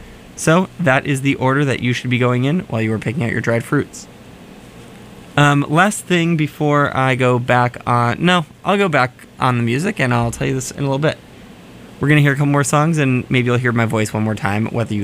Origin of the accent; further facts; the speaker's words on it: Northeast, United States; so we're all here from the Northeast